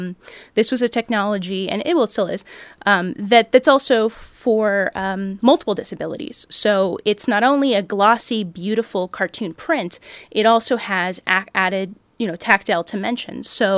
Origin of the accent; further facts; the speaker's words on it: Corvallis, Oregon, United States; In Corvallis, Oregon, which is my hometown.